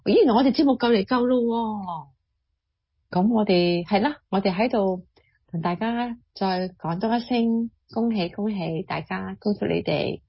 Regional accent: China; 我哋身为中国人咧

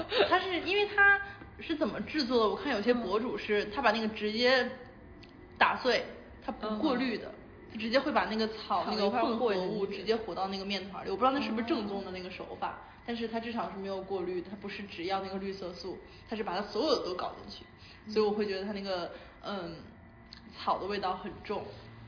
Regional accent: northern China, China; 作为一个北方人，

